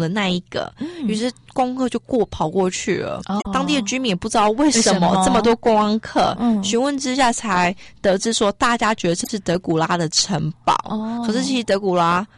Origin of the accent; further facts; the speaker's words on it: New Zealand; 我记得我小时候在纽西兰的时候，我有一个朋友他们就住在墓地旁边